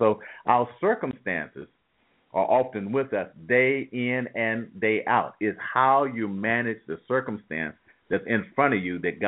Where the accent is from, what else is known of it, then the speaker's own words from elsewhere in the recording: Waldorf, Maryland, United States; I'm from Waldorf, of course. So we're right next to one another.